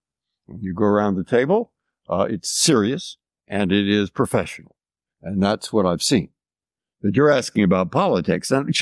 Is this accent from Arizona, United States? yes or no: no; San Francisco, California, United States; And you have to remember that I grew up in San Francisco a long time ago.